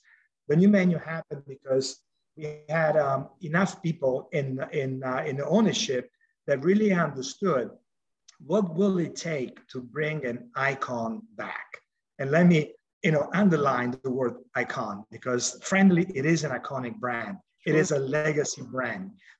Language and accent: English; Capri, Campania, Italy; where are you from? I'm from Capri. Oh, Capri. I love Capri.